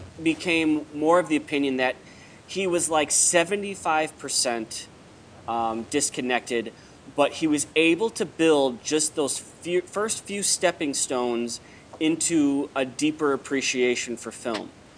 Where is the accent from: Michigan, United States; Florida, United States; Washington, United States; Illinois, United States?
Illinois, United States; Chicago; I'm romanticizing him a little bit because I'm from Chicago.